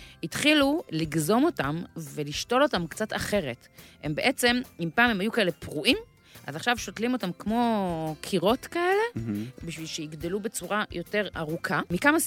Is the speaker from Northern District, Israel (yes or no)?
no; Ra'anana, Central District, Israel; אני לא ראיתי מאז הילדות שלי ברעננה.